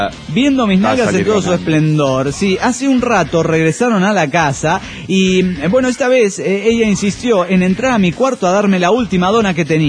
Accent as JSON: {"language": "Spanish", "region": "Mexico City", "country": "Mexico", "said": "Digo, vengo del Distrito Federal."}